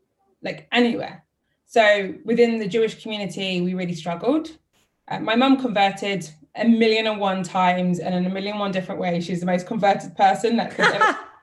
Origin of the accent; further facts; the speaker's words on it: London, United Kingdom; So my dad's Israeli, my mum's Brazilian, but we were born and raised in London. With no family. Like, I don't have a single soul in London or family.